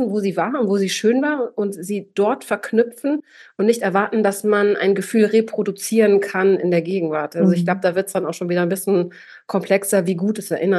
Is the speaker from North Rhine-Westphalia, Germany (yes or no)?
yes; Bielefeld, North Rhine-Westphalia, Germany; es ist sowas sehr Ostwestfälisches. Ich komme ursprünglich aus Bielefeld.